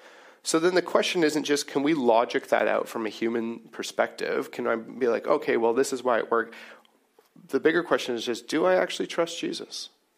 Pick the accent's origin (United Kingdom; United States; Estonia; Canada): Canada; because as 2023 Canadian Christians, it's pretty easy for us to read this and be like